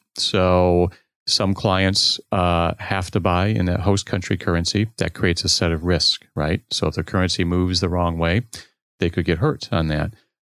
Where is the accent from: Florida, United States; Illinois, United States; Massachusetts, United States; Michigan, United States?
Illinois, United States; Chicago; their U.S. operations was in my hometown in Chicago.